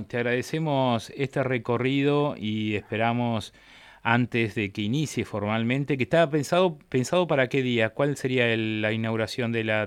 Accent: Argentina; viste cómo somos los argentinos.

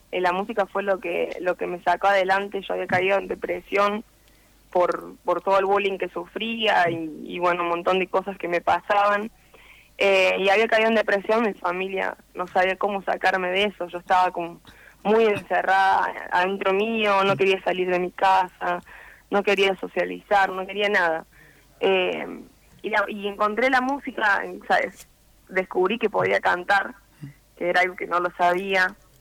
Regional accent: Córdoba, Argentina; now in Buenos Aires, Argentina; Nunca salí de Córdoba, ahora vivo en Buenos Aires

